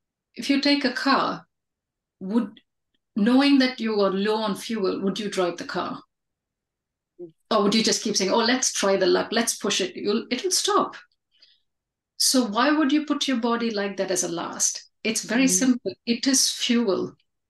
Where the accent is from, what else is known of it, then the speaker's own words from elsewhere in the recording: India; I come from India and I teach